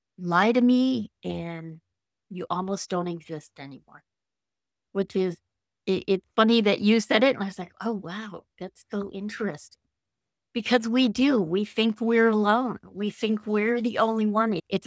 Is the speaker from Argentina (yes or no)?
no; Scotland, United Kingdom; As a Scot person, you don't air your dirty laundry.